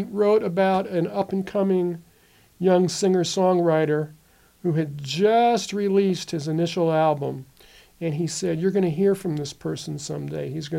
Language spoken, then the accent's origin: English; New York, United States; you know, I grew up in the New York area.